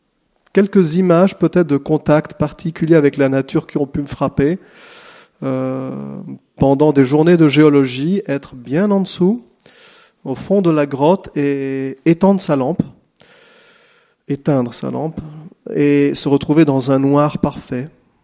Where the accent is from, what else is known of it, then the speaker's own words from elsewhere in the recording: Umbria, Italy; j'ai passé une bonne partie de mon enfance en Ombrie, territoire franciscain, des collines verdoyantes, un lac, un beau territoire, je dirais, de vignes, d'oliviers, de terrains en jachère